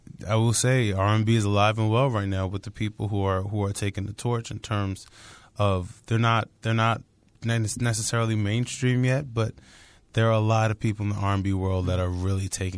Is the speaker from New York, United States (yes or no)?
yes; New Rochelle, New York, United States; also born or lived in South Bronx; I spent my early childhood till about maybe like 3 in the South Bronx, Bristol Street. Mm-hmm. And then we moved to Westchester to New Rochelle and spent a lot of my school time and my life there.